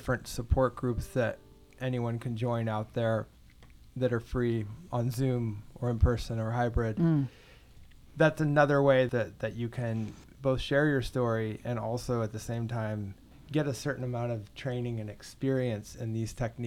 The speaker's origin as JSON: {"language": "English", "region": "Midwest", "country": "United States", "tie": "born or raised there", "said": "I grew up in the Midwest, you know, two generations away from Depression era farmers."}